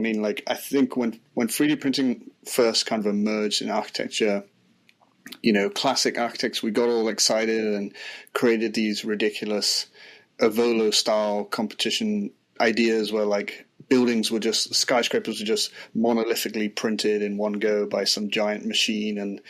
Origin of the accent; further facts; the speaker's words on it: United Kingdom; the cowboy hat is quite unique for me as a Brit.